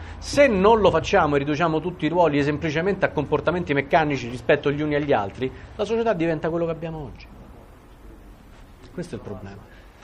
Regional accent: Rome, Lazio, Italy; io sono romano

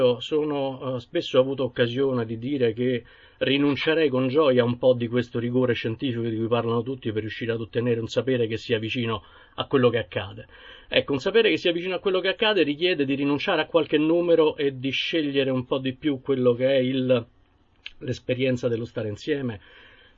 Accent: Rome, Lazio, Italy; io sono anche romano

